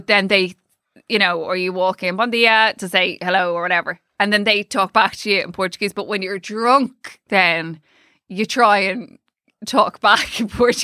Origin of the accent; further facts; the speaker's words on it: Dublin, Leinster, Ireland; From Dublin. Obviously, I'm from Dublin.